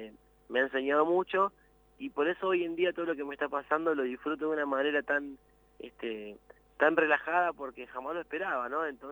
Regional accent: La Plata, Buenos Aires Province, Argentina; Yo cuando era chiquito viví ahí en La Plata.

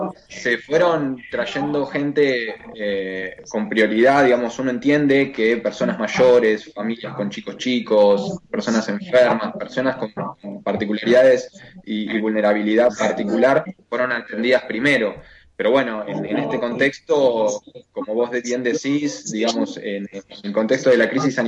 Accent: Argentina; now in abroad; como muchos argentinos que estamos acá en el exterior, varados

